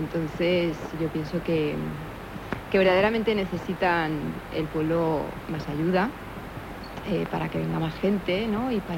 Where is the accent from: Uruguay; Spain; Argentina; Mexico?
Spain; Canary Islands; es un bar de tapas, lo clásico de mi tierra, que son las papas con mojo